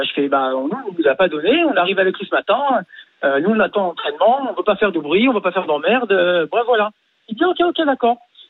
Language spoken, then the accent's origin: French; Sevran, Île-de-France, France; on est de Sevran, on est bleu parisienne